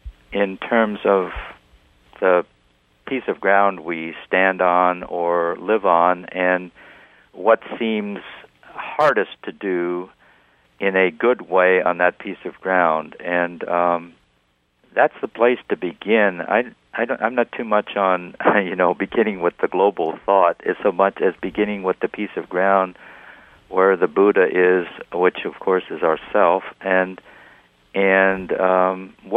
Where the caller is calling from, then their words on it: Birmingham, Alabama, United States; I'm talking from Birmingham, Alabama, which we've got the worst immigration law in the country